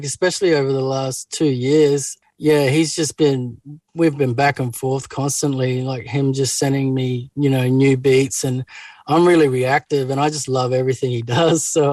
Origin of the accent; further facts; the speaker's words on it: Katherine, Northern Territory, Australia; also born or lived in Rockhampton, Queensland; I was born in Rockhampton in Queensland. But then when I was a baby, we moved to the Northern Territory.